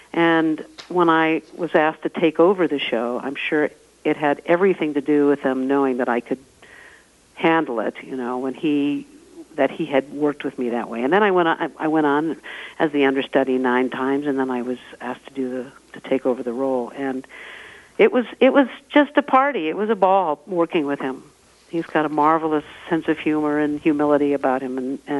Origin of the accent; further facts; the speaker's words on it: Phoenix, Arizona, United States; born there; kind of fell in love with all over again with the state of Arizona because, of course, I was born here in Phoenix.